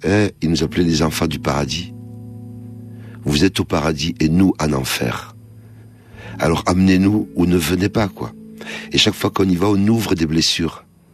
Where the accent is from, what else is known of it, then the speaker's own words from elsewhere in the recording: New York City, New York, United States; Moi, je viens de du Bronx.